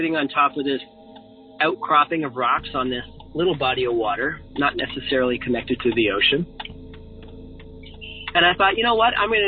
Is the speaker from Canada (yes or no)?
yes; Halifax, Nova Scotia, Canada; I'm from Halifax, Nova Scotia, Canada.